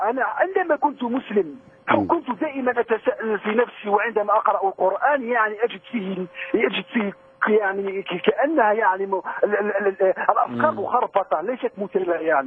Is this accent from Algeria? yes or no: yes; Algeria; أنا جزائري على كل حال، أنا جزائري ويعني طبعا كنت من سوابق إسلامية، يعني كنت في السابق مسلم.